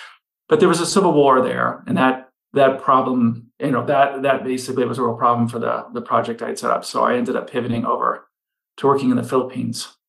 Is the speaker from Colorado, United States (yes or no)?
yes; Colorado, United States; also born or lived in Cleveland; I grew up in Colorado. Well, actually, I was born in Cleveland. So my family comes from Cleveland.